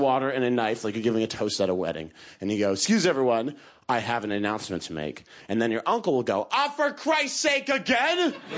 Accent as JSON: {"language": "English", "town": "New York City", "region": "New York", "country": "United States", "said": "I'm a comedian from New York City. I'm 25 years old."}